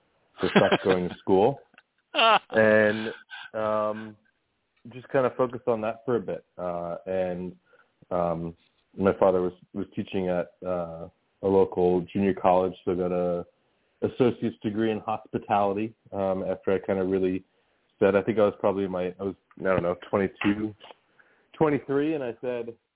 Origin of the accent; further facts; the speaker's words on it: Monroe, New Jersey, United States; In a town called Monroe. Just right outside New Brunswick, East Brunswick area. My parents were both public school teachers.